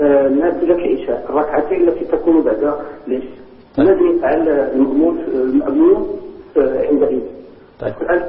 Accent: Morocco; والتي تسمى عندنا في المغرب بالقاع،

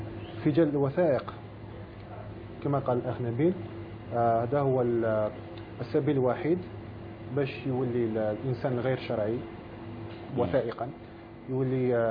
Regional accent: Algeria; moved away; كي جيت لهذا البلاد أولا كنت فخور نقول أنا جزائري، أوف كورس أنا مازالي فخور نقول جزائري

